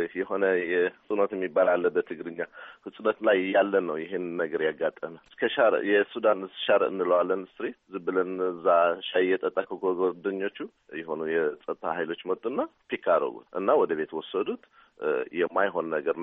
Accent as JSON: {"language": "Amharic", "town": "Asmara", "region": "Maekel", "country": "Eritrea", "tie": "born or raised there", "also_born_or_lived": "Khartoum", "said": "ተወልጄ ያደኩበት አስመራ ገዛ ማንዳ ጣሊያን የሚባል ሰፈር ነው"}